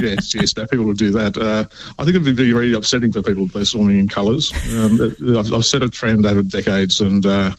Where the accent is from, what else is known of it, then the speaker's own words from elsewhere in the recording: Newcastle, North East England, United Kingdom; where I grew up in Newcastle